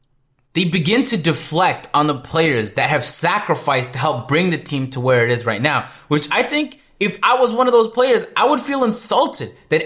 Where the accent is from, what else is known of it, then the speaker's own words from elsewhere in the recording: Toronto, Ontario, Canada; I'm from Toronto